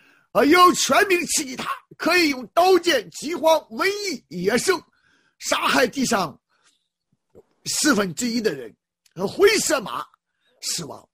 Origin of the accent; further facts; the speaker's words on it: China; 执行侠，我们中国人说。